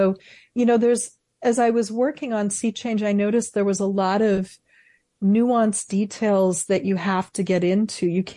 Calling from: San Francisco, California, United States; I'm in San Francisco, which is home, San Francisco Bay Area. So I'm phoning in from the West Coast.

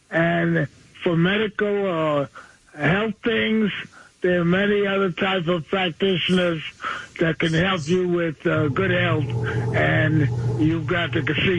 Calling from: Brooklyn, New York, United States; from Brooklyn.

